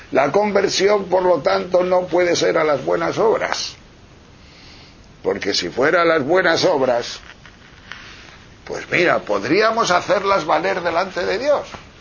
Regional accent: Tejerina, Castile and León, Spain; Y Madrid y Tejerina, que es mi pueblo.

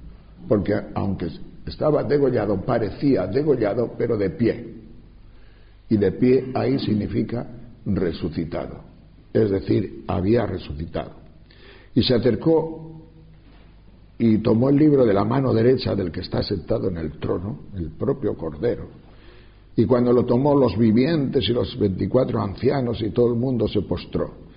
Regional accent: Tejerina, Castile and León, Spain; Yo soy de cultura agrícola, porque yo soy de un pueblo de León, que es Tejerina, y en mi pueblo pues no ha habido nunca nada más que vacas, ovejas y cabras.

